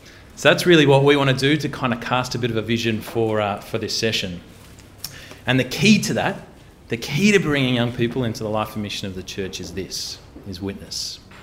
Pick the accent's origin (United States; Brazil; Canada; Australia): Australia; maybe it's just because I'm an Australian. Maybe we've got things right here.